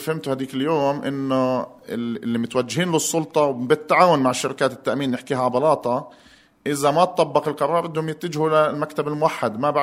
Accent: Palestine; وأصلاً الوضع عندنا في فلسطين زي العمى

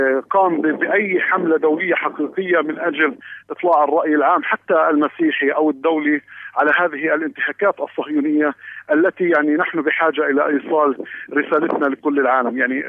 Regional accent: Palestine; علينا احنا كفلسطينيين

